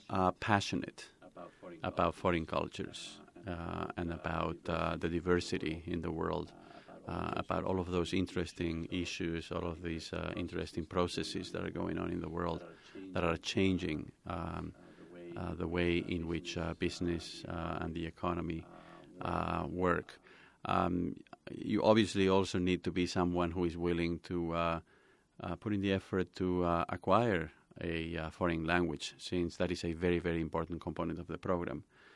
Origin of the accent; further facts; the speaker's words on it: Spain; now in United States; I'm originally from Spain.